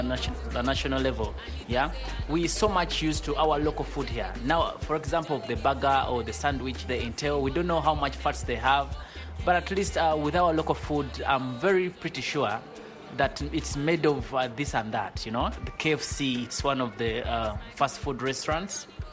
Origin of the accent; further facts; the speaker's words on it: Kampala, Central Region, Uganda; I'm from Uganda, Kampala.